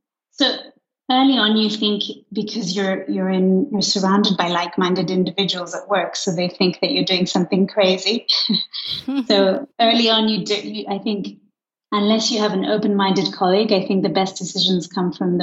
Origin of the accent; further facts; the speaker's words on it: Luxembourg; because I grew up in Luxembourg